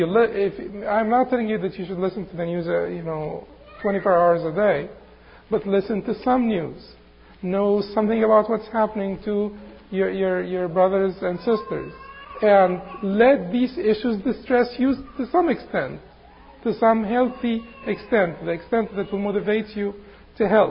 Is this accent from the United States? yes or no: no; Egypt; I always remember Palestine because it's, you know, I'm from Egypt, so it's, you know, it's our biggest problem.